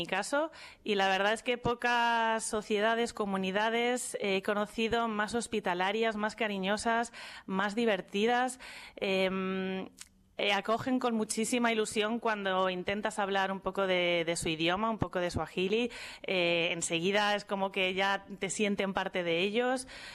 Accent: Madrid, Community of Madrid, Spain; soy del barrio del Retiro.

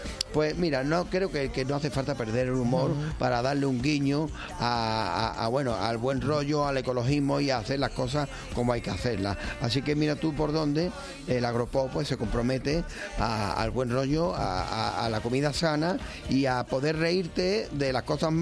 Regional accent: Los Palacios, Andalusia, Spain; en mi tierra, en Los Palacios, es muy famoso el tomate.

